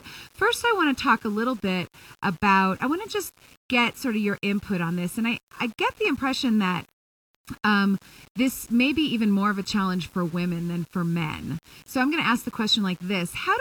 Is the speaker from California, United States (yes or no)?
yes; Los Angeles, California, United States; And now joining the conversation from my hometown in Los Angeles